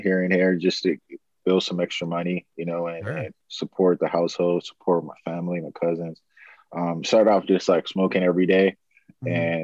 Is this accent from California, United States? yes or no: yes; Los Angeles, California, United States; I grew up in South Central LA. I went to Charles Bear Elementary School and Forest Middle School, went to Henry Clay Horseman, all in like South Central, Inglewood, Gardena area.